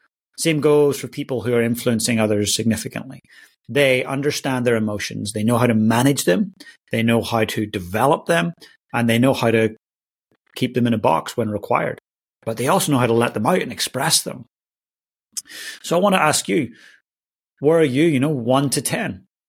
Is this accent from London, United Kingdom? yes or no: no; Northern Ireland, United Kingdom; growing up in Northern Ireland, I was a young, very passionate boy.